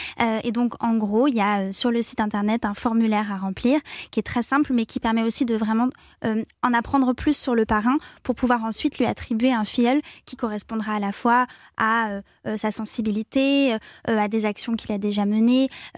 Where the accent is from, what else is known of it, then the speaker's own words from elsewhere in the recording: Auvergne-Rhône-Alpes, France; Oui, effectivement, j'ai grandi dans l'Allier. J'ai eu une enfance donc campagnarde, vraiment très heureuse.